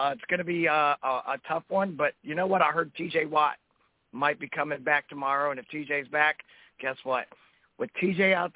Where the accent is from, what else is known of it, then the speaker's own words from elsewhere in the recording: Ohio, United States; also born or lived in Akron; See, my family's from Pennsylvania, so I grew up, even though I was born in Akron, Ohio, I grew up cheering on Penn State and all the Pittsburgh teams.